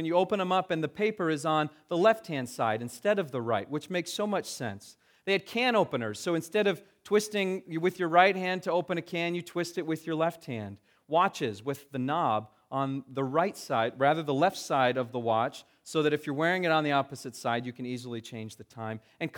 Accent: California, United States; I grew up in Southern California, and once my family took the long trip up the coast to visit San Francisco.

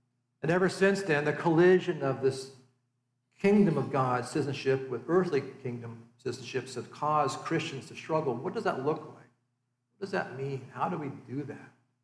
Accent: United States; We gather here as people who are Americans, who are citizens of this nation.

